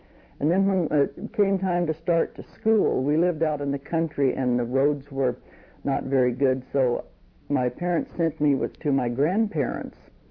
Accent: Gainesville, Texas, United States; born there; Oh, well, I was born in Gainesville, Texas on a farm.

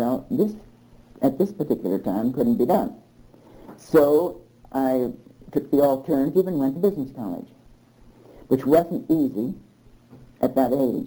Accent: New Jersey, United States; born there; I was born in New Jersey and went to New Jersey State Normal College

